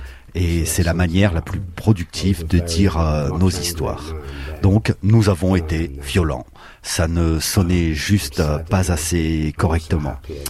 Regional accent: Wales, United Kingdom; French is a second language; pas définitivement anglais, je suis Welsh, donc bon.

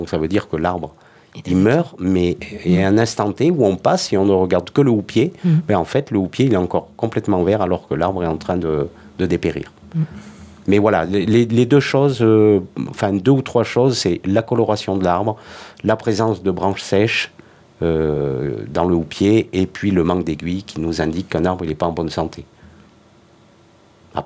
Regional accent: Occitanie, France; Et chez nous, en Lozère, ces peuplements d'épicéas, on les tient sous haute surveillance

